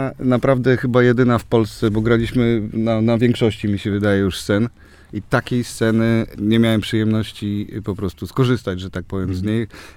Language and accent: Polish; Olsztyn, Warmian-Masurian Voivodeship, Poland; Znaczy tak, ja jestem z Olsztyna, więc jakby ja nie miałem skąd wracać, bo ja tu cały czas jestem.